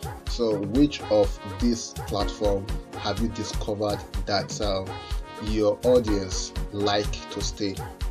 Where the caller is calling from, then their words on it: Port Harcourt, Rivers, Nigeria; By the way, I am reaching you from the Garden City, Port Harcourt of Nigeria.